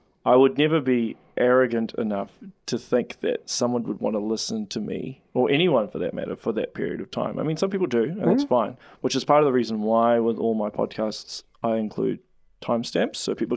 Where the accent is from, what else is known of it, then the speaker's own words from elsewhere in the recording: Auckland, New Zealand; moved away; I'm originally from Auckland. I moved down here. I go back to Auckland sometimes